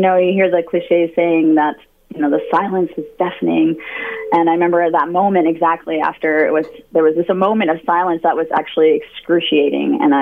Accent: Edmonton, Alberta, Canada; I was born in Edmonton, and then my life has taken me all over Alberta

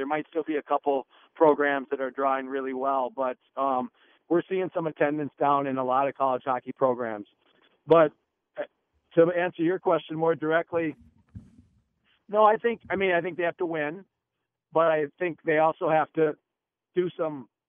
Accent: Minneapolis, Minnesota, United States; maybe it's because I'm from Minneapolis and he's from South St. Paul.

